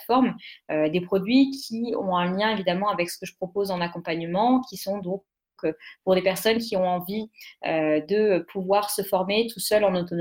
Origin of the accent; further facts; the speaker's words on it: Bordeaux, Nouvelle-Aquitaine, France; also born or lived in Lyon; now in Paris, France; la femme que je suis à 29 ans aujourd'hui, alors je viens de Bordeaux à la base, j'ai fait mes études sur Lyon et j'ai bougé à Paris pour travailler